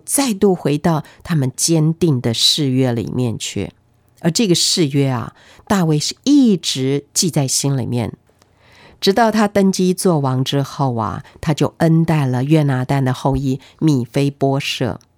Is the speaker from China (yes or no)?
yes; China; 我们中国人常说啊，男儿是有泪不轻弹